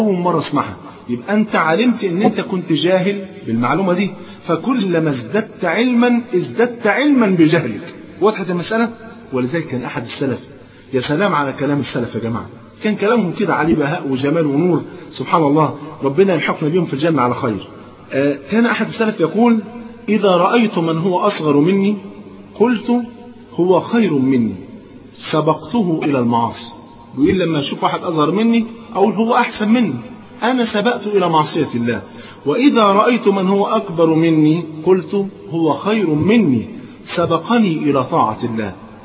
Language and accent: Arabic; Egypt; كان زمان تلاقي عندنا في مصر هنا بالذات